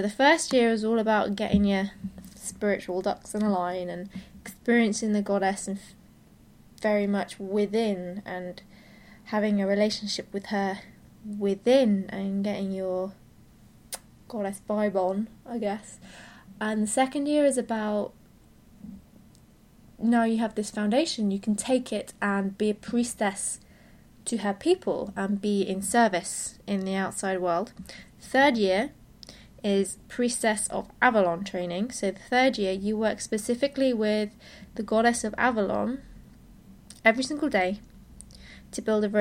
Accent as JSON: {"language": "English", "country": "United Kingdom", "said": "you can tell from my accent I'm from the UK. And we aren't a very spiritual country at all."}